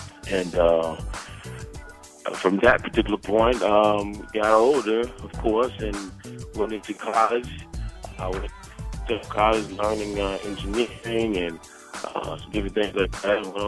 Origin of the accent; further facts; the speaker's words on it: Miami, Florida, United States; I'm from Miami, Florida, brother.